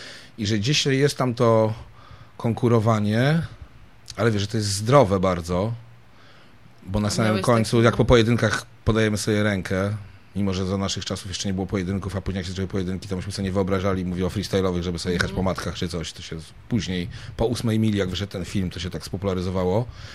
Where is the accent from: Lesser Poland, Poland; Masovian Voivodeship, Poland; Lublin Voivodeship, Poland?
Masovian Voivodeship, Poland; Warsaw; my tu warszawiacy, wiesz